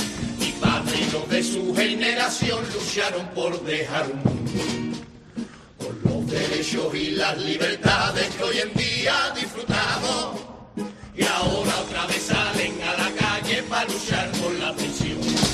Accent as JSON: {"language": "Spanish", "town": "Seville", "region": "Andalusia", "country": "Spain", "said": "Yo soy el más sevillano, no hay nadie más sevillano"}